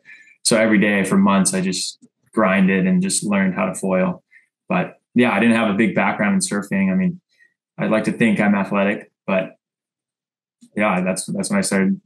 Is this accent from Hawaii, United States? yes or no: yes; Honolulu, Hawaii, United States; Obviously, I grew up in Honolulu, Hawaii, but I didn't surf much growing up.